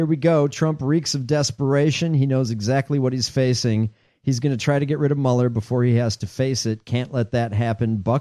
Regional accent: Ireland; Being Irish, I reject

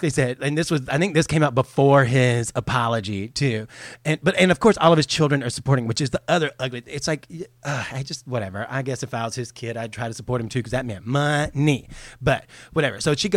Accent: Port Tampa, Florida, United States; go back to the house I grew up in Port Tampa, Florida.

